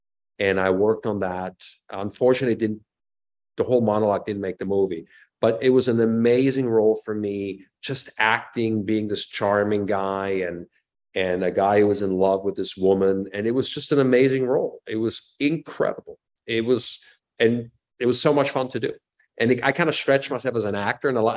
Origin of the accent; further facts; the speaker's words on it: Switzerland; my parents were German. And so I got the chance, and I was born and raised in Switzerland, so I really had nothing to do with Germany